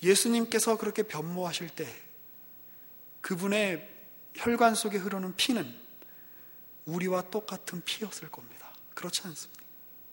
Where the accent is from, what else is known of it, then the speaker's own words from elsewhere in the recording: South Korea; also born or lived in China; 뭐 그 도시도 이제 꽤 중국 사람들한테는 되게 좋아하는 도시였습니다만 저의 고향인 한국과 비교해 봤을 때 그 굉장히 이제 비교되는 것이 굉장히 많이 있었습니다.